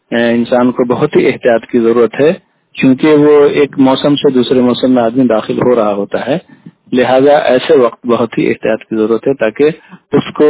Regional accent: Nanpur, Bihar, India; میں نانپور بلاک سے تعلق رکھتا ہوں۔

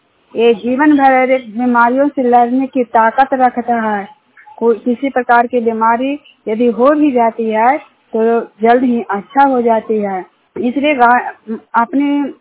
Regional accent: Juniyar, Bihar, India; Junior गांव के रहने वाली हूँ और हिलसा प्रखंड जिला नालंदा का निवासी हूँ।

